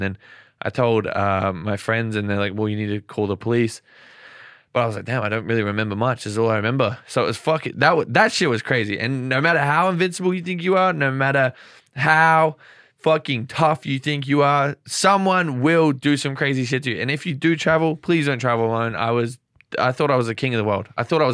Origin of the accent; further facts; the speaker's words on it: Australia; I was like, I'm Australian. Faster than you, motherfucker.